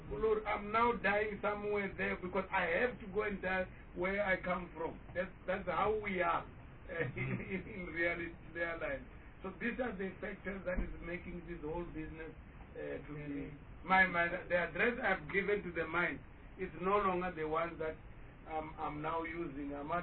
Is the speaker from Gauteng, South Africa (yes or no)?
no; Limpopo, South Africa; if I'm staying here and I come from Limpopo and I was working around here